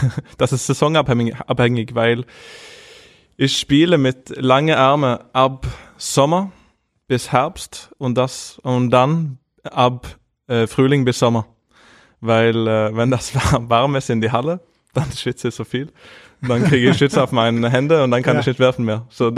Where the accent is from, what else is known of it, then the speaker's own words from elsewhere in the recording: Norway; ich bin ja der zweite beste Norweger hier.